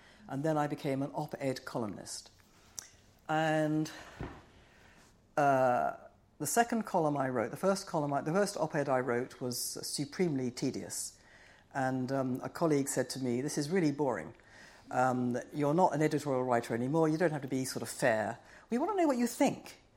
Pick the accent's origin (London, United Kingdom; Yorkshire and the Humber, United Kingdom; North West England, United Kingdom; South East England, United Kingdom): London, United Kingdom; I was born and bred in London. I had never wished to live anywhere other than Britain.